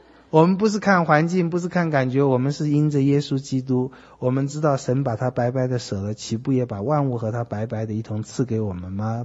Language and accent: Chinese; China; now in United States; 没关系啊，我们中国人省吃俭用，过一阵就还了